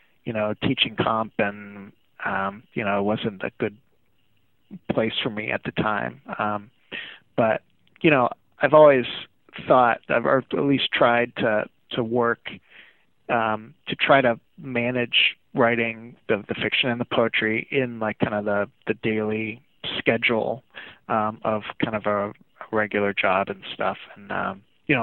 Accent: Erie, Pennsylvania, United States; a lot of my memories of growing up in Erie, and kind of, especially in the 80s

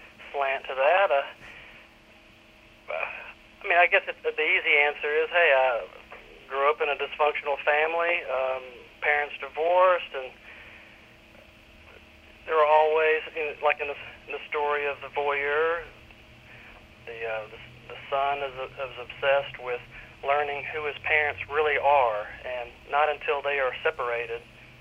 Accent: Memphis, Tennessee, United States; I have one brother and then my parents, and I grew up in Memphis, and I had a lot of relatives who lived out in the country

